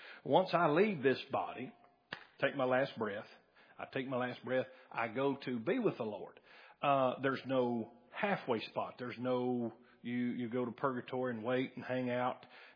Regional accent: Dyersburg, Tennessee, United States; born there; So I'm in America. I was born in America. I was born right here in Dyersburg.

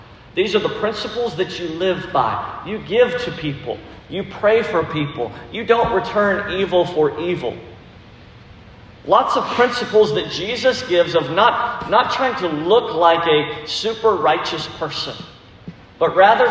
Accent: Baton Rouge, Louisiana, United States; I don't know about y'all, but we're from Baton Rouge, so we eat with utensils and plates and stuff.

